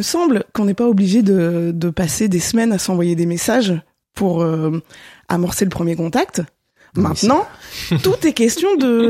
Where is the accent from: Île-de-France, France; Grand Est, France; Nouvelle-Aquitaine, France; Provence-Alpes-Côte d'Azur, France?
Île-de-France, France; Paris; je suis une Parisienne de 36 ans